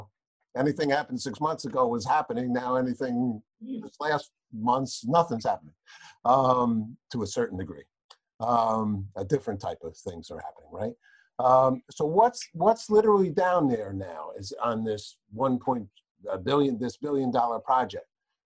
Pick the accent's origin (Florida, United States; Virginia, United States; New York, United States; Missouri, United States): New York, United States; I've been down the Lower East Side in my life. I'm a New Yorker.